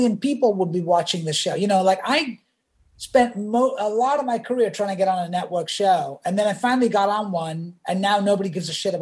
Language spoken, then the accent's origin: English; England, United Kingdom; and I grew up in England